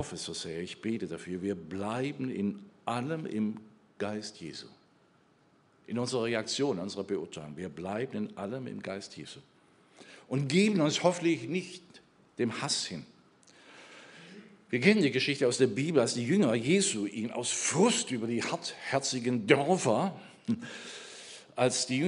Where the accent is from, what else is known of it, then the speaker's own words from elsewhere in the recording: Germany; Als ich zum ersten Mal Israel ging, ich denke, das wird ja ganz schwierig. Als Deutscher, schon 30 Jahre her oder länger